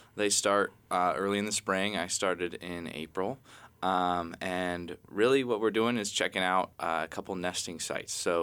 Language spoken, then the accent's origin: English; Juneau, Alaska, United States; I'm from here. I was born and raised here in Juneau.